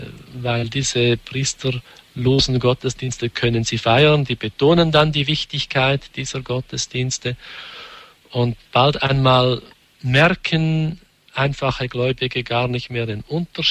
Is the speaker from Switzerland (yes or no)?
yes; Switzerland; Bei uns in der Schweiz ist es wirklich ein bisschen eine Ideologie geworden